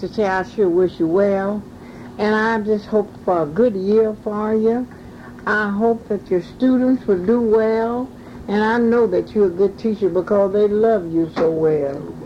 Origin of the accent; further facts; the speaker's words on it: Lufkin, Texas, United States; also born or lived in Nacogdoches; I was born in Nacogdoches, Texas. And that we lived there until all a long, long time. When my father and mother moved to Lufkin, I must have been somewhere around about 10 or 11 years of age.